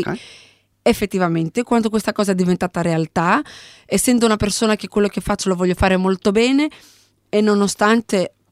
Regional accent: Greece; mi ha spinto di raccontare il mio paese, la mia terra, di raccontare un territorio fuori dal territorio, di raccontare le sue sfumature, anche in un momento dove ancora la Grecia

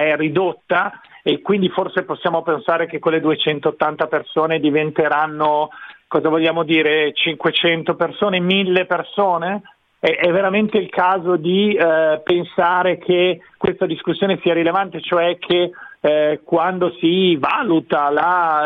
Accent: Veneto, Italy; born there; Assolutamente, io sono nato in Veneto.

